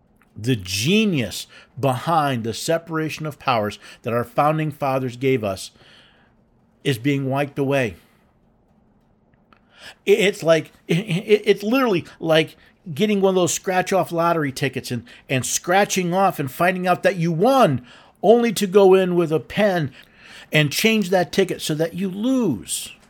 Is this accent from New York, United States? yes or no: yes; New York City, New York, United States; I grew up in New York City, and you have the Port Authority, right?